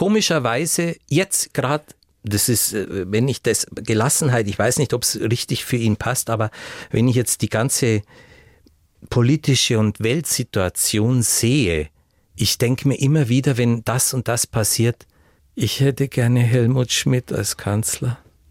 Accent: Bavaria, Germany; accent: Swabian-Bavarian

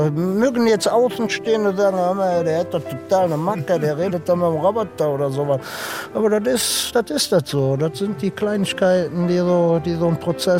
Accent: Cologne, North Rhine-Westphalia, Germany; Ich bin aus Köln, ich bin nicht die hellste Kerze auf der Torte.

